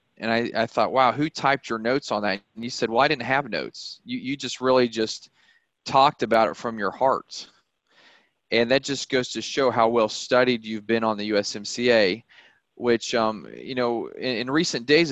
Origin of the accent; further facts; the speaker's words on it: Kansas, United States; he's from Kansas like I am, because Kansas is my home country. So I'm Kansan, and he's Kansan as well.